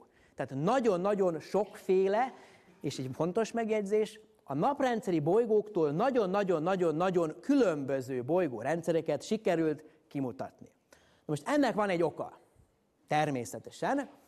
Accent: Hungary; büszkén mondhatom el, mint magyar csillagász

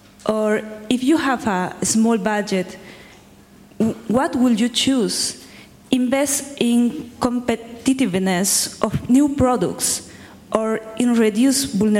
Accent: Peru; I am from Peru, a country in many risks for climate change and for earthquakes too.

